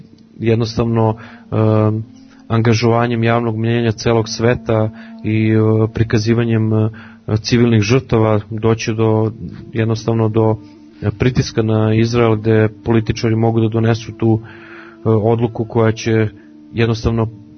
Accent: Serbia; Ja kao Srbin

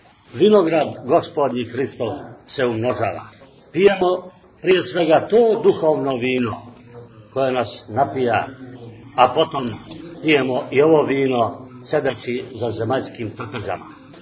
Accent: Montenegro; Mi kad dolazimo iz Crne Gore u Skadar, dolazimo kod kuće.

